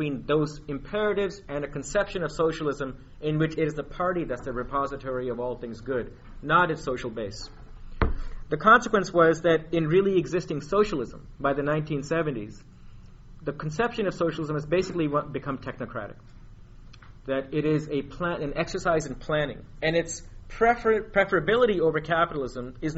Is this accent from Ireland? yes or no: no; India; I grew up in India, and I didn't know anybody who wasn't a socialist till I was 18. And my family was very left-wing, and they were all activists